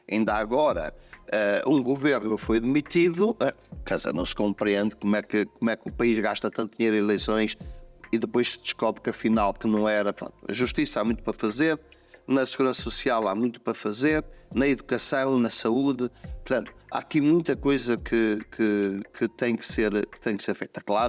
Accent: Portugal; eu acho que nós os portugueses, sou português, também és português

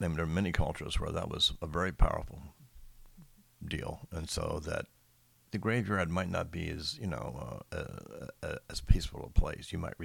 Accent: Virginia, United States; but I was raised in Arlington County, so that certainly was not allowed there.

